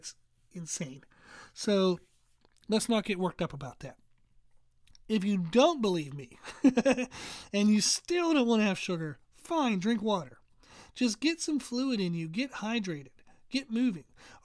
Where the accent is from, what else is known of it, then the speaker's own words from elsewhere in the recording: Pennsylvania, United States; I grew up in the north. I grew up in Pennsylvania.